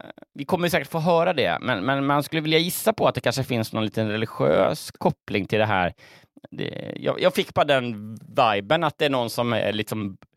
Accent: Kalmar, Kalmar County, Sweden; i Kalmar, där vi växte upp då

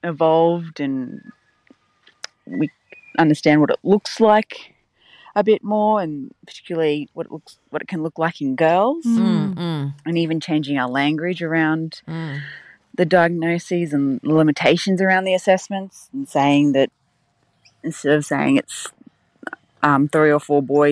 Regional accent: Brisbane, Queensland, Australia; I'm from Brisbane.

